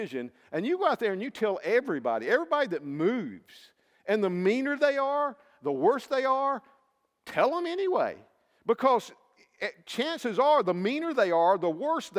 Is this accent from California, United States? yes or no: no; South Carolina, United States; Now, I come from South Carolina. That's in the southeast. That's in the southern states.